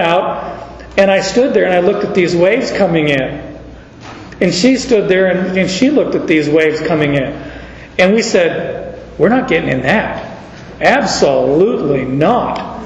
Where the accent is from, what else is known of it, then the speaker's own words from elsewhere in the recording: Phoenix, Arizona, United States; I was raised in Arizona, so in Phoenix I didn't have to worry about snow, and neither did we have to worry about an ocean.